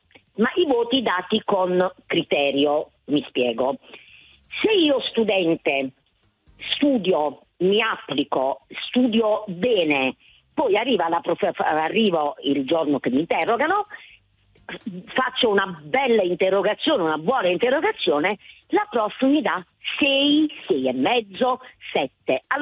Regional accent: Foggia, Apulia, Italy; sono di Foggia

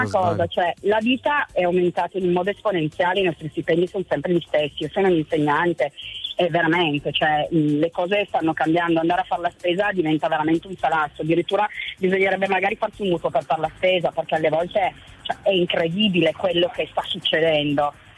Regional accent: Fossano, Piedmont, Italy; io sono di Fossano, noi prendiamo proprio l'aereo di qua

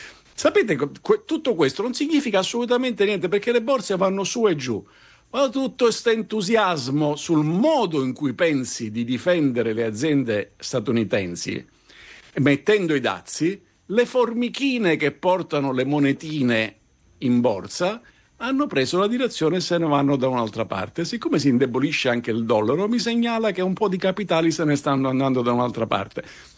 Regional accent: Southern Italy, Italy; mi dispiace da terrone, devo dire

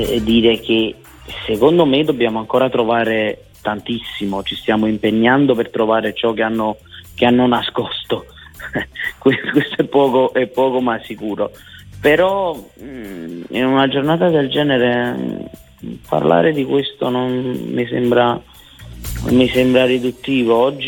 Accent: Naples, Campania, Italy; io sono napoletano e fiero di essere napoletano

